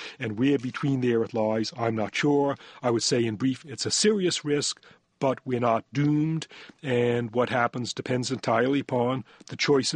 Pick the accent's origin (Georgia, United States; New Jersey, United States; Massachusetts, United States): Massachusetts, United States; Boston; those refrigerated gases, the CFCs and freons that came in the 1940s when I was growing up in Boston